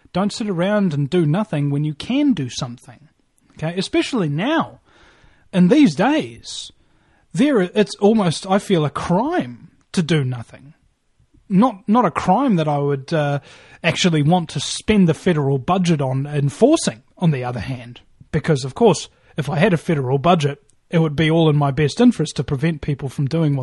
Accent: New Zealand; And this is another thing about being a New Zealander. And I'm the first New Zealander in the world, by the way, to have a radio show on real American radio stations.

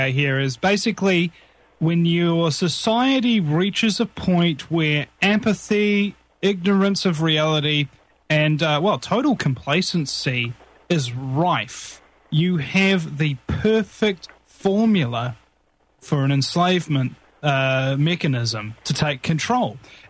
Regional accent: Boston, Massachusetts, United States; I'm from Boston.

